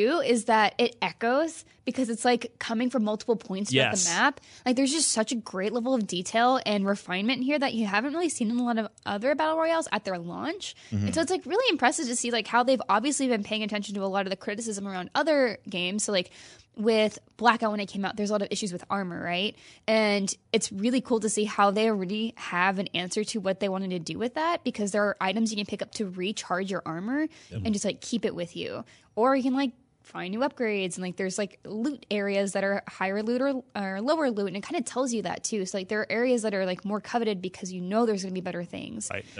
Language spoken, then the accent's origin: English; Midwest, United States; So, yes, it's like I grew up in the Midwest. This is not that cold, but it's California.